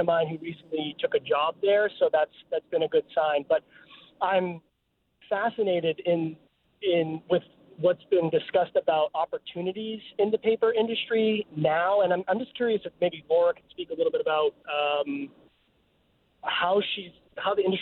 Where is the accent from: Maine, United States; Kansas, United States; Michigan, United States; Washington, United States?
Maine, United States; Rumford; I grew up in Rumford It was a great community. It still is a great community.